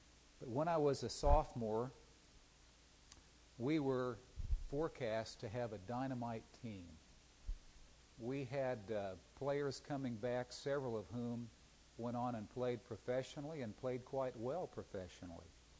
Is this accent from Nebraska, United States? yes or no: yes; Nebraska, United States; now in Oklahoma City, United States; Let me preface the story with the fact that I grew up in Nebraska